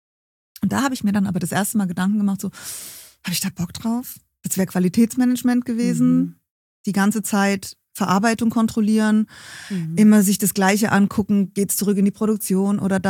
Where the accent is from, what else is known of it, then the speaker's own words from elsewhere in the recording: Baden-Württemberg, Germany; ich bin aus einem kleinen Kaff in der Nähe von Heidelberg und musste dann für die Ausbildung nach Karlsruhe ziehen. Da habe ich dann in Ettlingen, das ist auch so ein kleiner Ort neben Karlsruhe, meine Ausbildung gemacht.